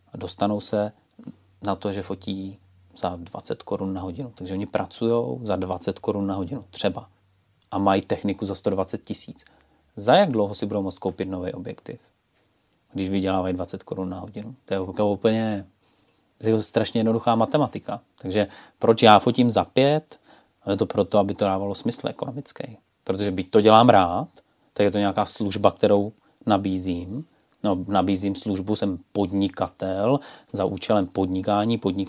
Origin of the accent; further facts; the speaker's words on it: Brno, South Moravian Region, Czechia; teda tím, že jsem z Brna, z Moravy